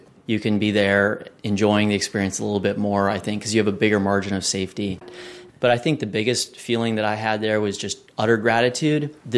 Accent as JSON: {"language": "English", "town": "Loveland", "region": "Colorado", "country": "United States", "tie": "born or raised there", "said": "I grew up in Loveland, Colorado, at near Denver's altitude, about 5,000 feet."}